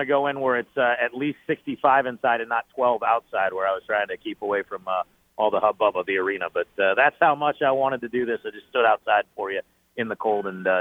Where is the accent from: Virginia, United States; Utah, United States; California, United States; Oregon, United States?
California, United States; Oakland; I grew up in Oakland. I was an Invaders season ticket holder.